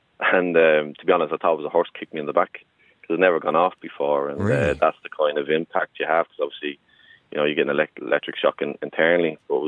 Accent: Newtown Mount Kennedy, County Wicklow, Ireland; I'm from Newtown, Mount Kennedy.

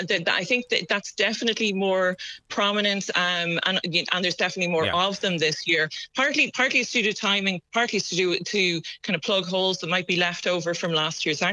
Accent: Ireland; you do feel as an Irish person sitting there going, you can't have that. That's ours.

